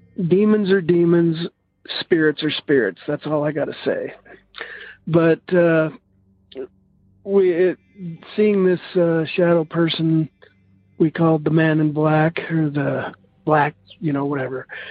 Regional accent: Idaho, United States; Hi, this is … I'm from Idaho.

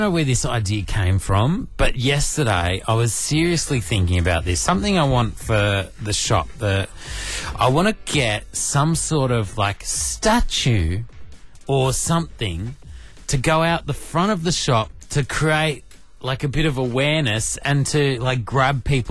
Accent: Yarramalong, New South Wales, Australia; where I grew up in Yarramalong on the Central Coast

